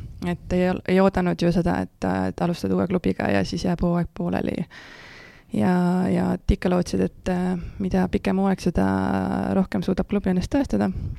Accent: Põlva, Põlva County, Estonia; No ma olen Põlvast pärit, on ju.

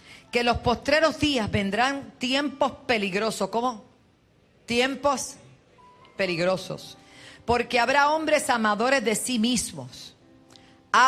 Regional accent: Puerto Rico; la iglesia de mi tierra puertorriqueña

